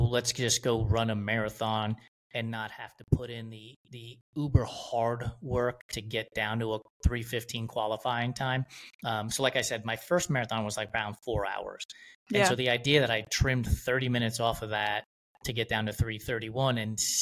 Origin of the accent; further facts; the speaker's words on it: New York, United States; I grew up in New York, and a bicycle was like a BMX or a mongoose, like sure, riding up yeah. and down the street.